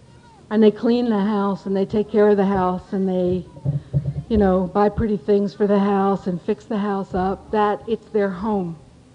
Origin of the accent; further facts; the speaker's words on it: New York City, New York, United States; I mean, I come from New York City. It's a big city.